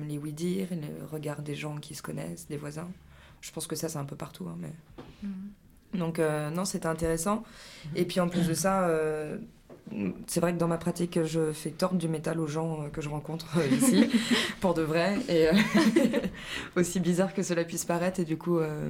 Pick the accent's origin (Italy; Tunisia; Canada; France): France; Paris, Île-de-France; qu'est-ce qu'on va bien pouvoir dire d'intéressant en tant que parisienne, quoi?